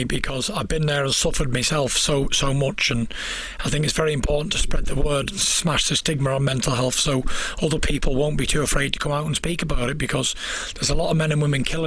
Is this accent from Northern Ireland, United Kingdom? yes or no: no; North West England, United Kingdom; now in Lancaster, United Kingdom; I grew up just outside Manchester. I lived there all my life and I never moved until I got married at 20 years old. And then I moved to Lancaster and that's where I live now.